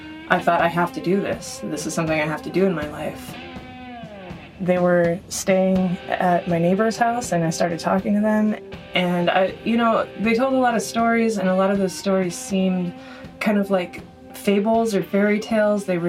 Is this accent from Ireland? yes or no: no; California, United States; I grew up here in the Bay Area, but my mom is from Austria, and so I hold dual citizenship in Austria, and I was there many summers throughout my life.